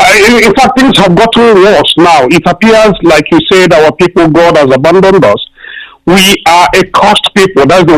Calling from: London, United Kingdom; I'm calling from London.

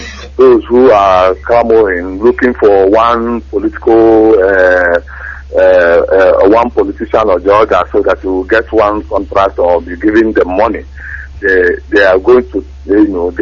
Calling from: Dublin, Leinster, Ireland; I'm Dublin now. I'm calling from Dublin, Ireland.

